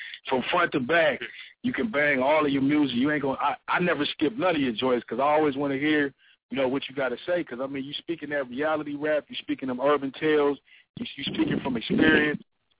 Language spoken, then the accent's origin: English; Los Angeles, California, United States; Even though I'm from Los Angeles, California is California, man.